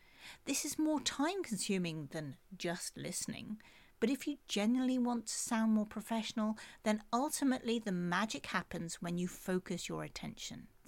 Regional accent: United Kingdom; Everyone knows that I'm British.

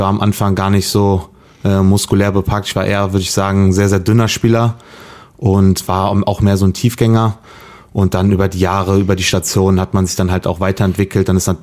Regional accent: Königswinter, North Rhine-Westphalia, Germany; kann trotzdem sagen, dass Königswinter für mich immer noch meine Heimat ist

